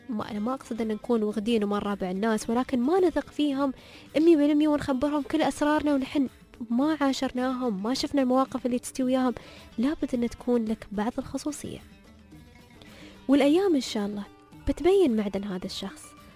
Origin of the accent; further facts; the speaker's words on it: Ras Al Khaimah, United Arab Emirates; وأنا من راس الخيمة